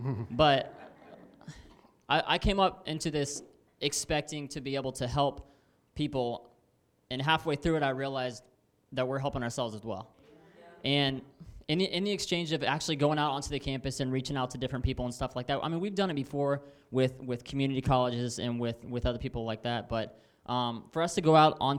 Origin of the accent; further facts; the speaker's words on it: Winter Haven, Florida, United States; we come from Winter Haven, Florida. It's a lot smaller than Gainesville is.